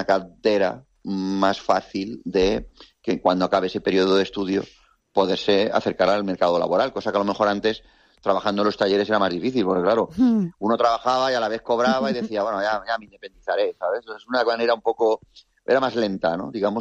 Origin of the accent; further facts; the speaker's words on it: Elda, Valencian Community, Spain; yo ahora, por ejemplo, tengo 48 años. Cuando yo empecé en esto, yo soy de Elda, allí no habían talleres